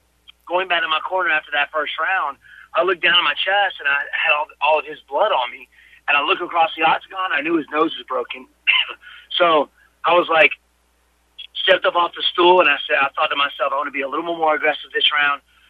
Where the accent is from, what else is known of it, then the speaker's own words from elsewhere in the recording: Greenville, United States; It was so many people from Greenville there in my hometown.